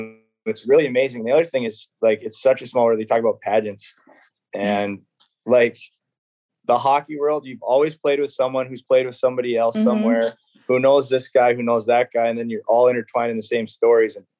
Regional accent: Minnesota, United States; I grew up in Minnesota, the Minnesota Wild.

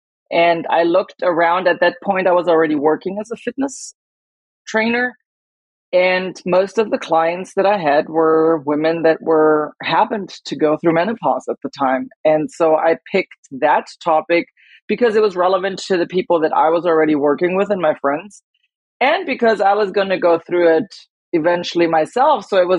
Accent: Germany; now in United States; I was born and raised in Germany, which it's inherently more movement based. When I came to the States, I joined the Air Force.

